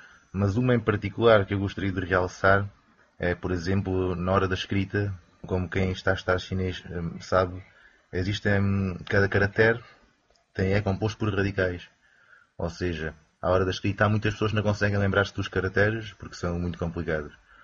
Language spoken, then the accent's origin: Portuguese; Campo Maior, Alentejo, Portugal; now in Beijing, China; Sou alentejano, mais propriamente numa pequena terra chamada Campo Maior.